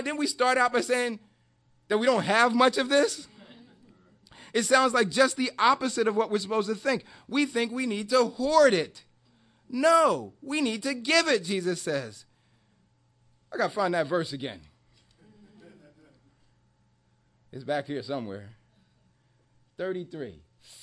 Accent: New York, United States; But I grew up in New York, and he was big in New York.

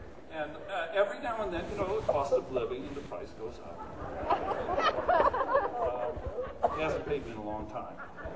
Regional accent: New York, United States; Hey, wait a minute. I'm a New Yorker, man. I don't have a car.

